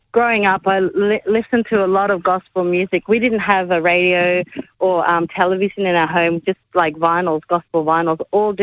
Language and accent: English; Enosvale, Queensland, Australia; I'm a Gugul Yalanji woman. I grew up in Far North Queensland in a little town called Enosvale, and I grew up eating a lot of bananas because that's where they all grow.